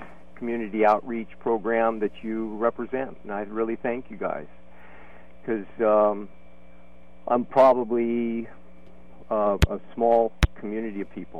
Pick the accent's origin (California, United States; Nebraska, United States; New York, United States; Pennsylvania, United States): California, United States; Berkeley; Yeah, I'm from Berkeley.